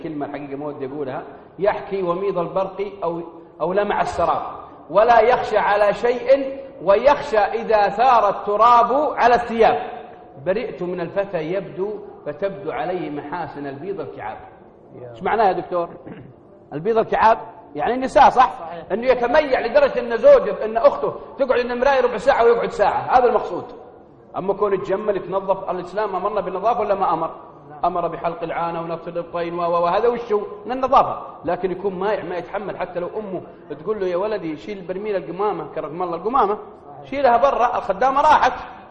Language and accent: Arabic; Al-Qassim, Saudi Arabia; لانه ازمه حمير عندنا في القصيم